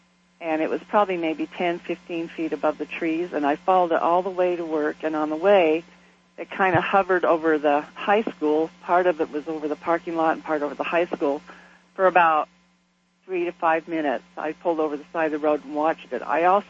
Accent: Roy, Utah, United States; I am from Roy, Utah.

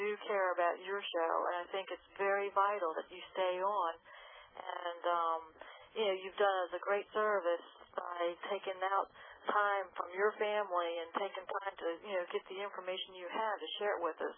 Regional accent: Maryland, United States; from Maryland, and I've been listening to you tonight.

